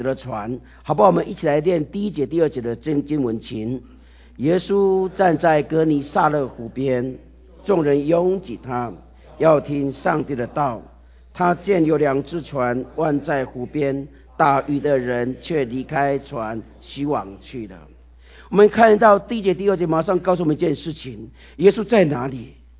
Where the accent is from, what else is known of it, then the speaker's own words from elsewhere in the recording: Taiwan; 因为我是从台湾来，所以我台语比较顺一点。